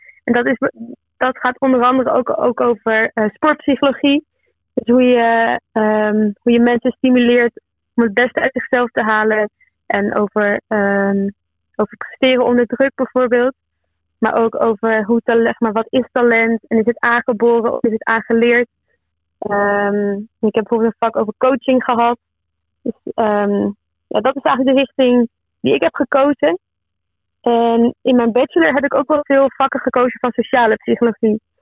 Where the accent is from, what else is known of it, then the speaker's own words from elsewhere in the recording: Groningen, Netherlands; En ik kom zelf uit Groningen, dus ik kan het niet echt vergelijken met een andere stad. Ik heb niet in een andere stad gewoond.